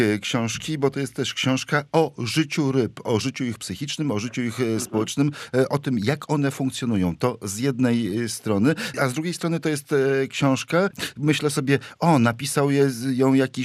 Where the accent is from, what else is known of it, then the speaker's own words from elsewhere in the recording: Warmian-Masurian Voivodeship, Poland; dla mnie wychowanego na Mazurach, na Warmii, gdzie ja całe dzieciństwo spędziłem wędkując